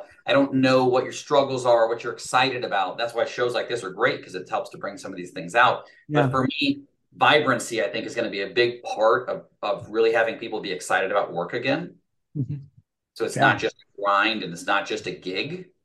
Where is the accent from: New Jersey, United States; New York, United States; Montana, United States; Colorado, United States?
Colorado, United States; Fort Collins; There we go. My hometown.